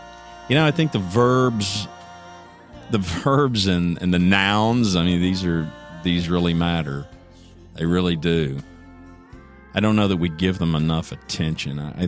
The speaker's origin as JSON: {"language": "English", "town": "Ada", "region": "Oklahoma", "country": "United States", "lives_now": "Dallas-Fort Worth, United States", "said": "Dallas-Fort Worth, Texas is where I'm from. Well, I'm from Ada, Oklahoma. But I live in Dallas-Fort Worth, Texas."}